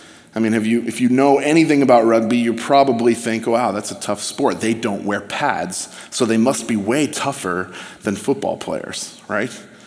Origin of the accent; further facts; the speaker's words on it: San Diego, California, United States; I was born and raised in San Diego. Many of you know that, in California.